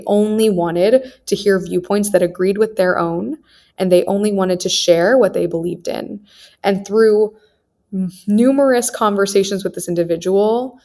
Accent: Wichita, Kansas, United States; I got so much more out of my experience growing up in Wichita, being surrounded by people who were completely different from me.

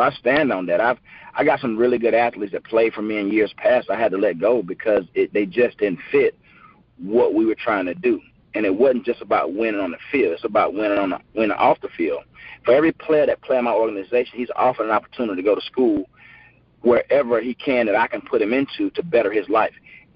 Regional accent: Augusta, Georgia, United States; when I grew up in Augusta, we was talked to crazy, you know.

